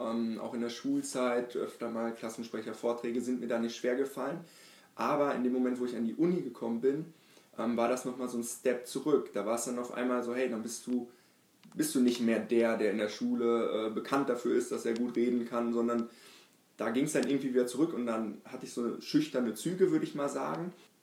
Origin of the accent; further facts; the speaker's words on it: Münster, North Rhine-Westphalia, Germany; Wir haben festgestellt, hey, wir kommen auch aus Münster